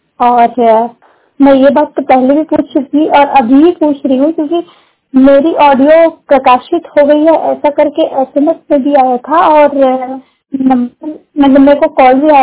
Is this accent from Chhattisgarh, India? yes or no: yes; Raipur, Chhattisgarh, India; और मैं रायपुर छत्तीसगढ़ की रहने वाली हूँ।